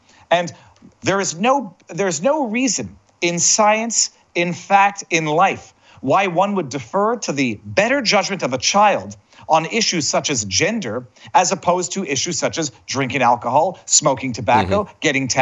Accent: Montreal, Quebec, Canada; I'm a Canadian kid. I used to go to this hairdresser called Jean Jean on Sherbrooke Street in Westmount.

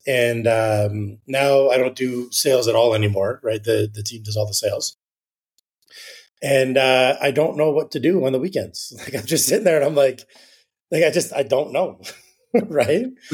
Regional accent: Winnipeg, Manitoba, Canada; Grew up in Winnipeg.

